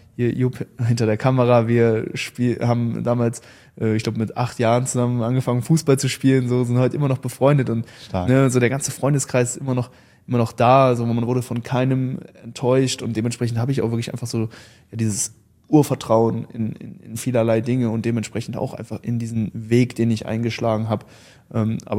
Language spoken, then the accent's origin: German; North Rhine-Westphalia, Germany; born or raised there